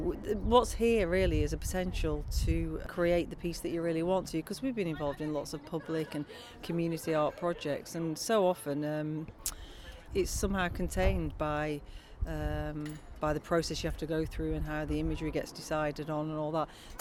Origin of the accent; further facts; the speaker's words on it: Brighton, South East England, United Kingdom; I'm from Brighton